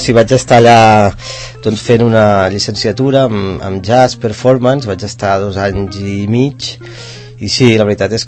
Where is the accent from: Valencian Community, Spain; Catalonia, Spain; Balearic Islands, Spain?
Catalonia, Spain; Ripoll; Home, al principi va ser bastant dur, sí, sí, a més jo soc de Ripoll i on vaig tornar, doncs vaig anar a vivir a Ripoll